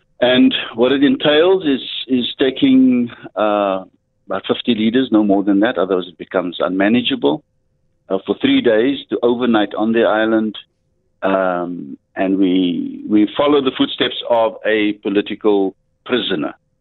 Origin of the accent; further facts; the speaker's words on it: Cape Town, Western Cape, South Africa; I'm from the Cape Flats.